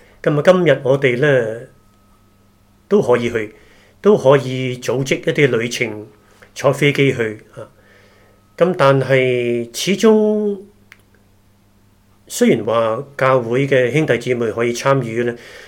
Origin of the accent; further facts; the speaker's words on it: China; 是彼得，是犹太人来的，不是我们中国人。